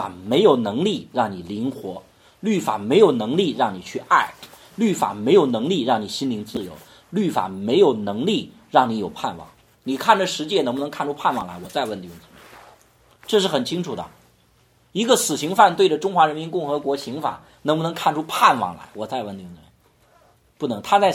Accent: China; 你看我们中国人其实好吃不好吃？

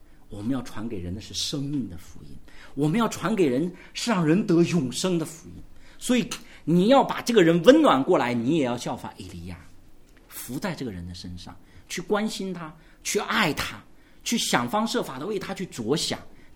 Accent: Guangdong, China; 我们广东人就说，哇，又来跟我讲耶稣

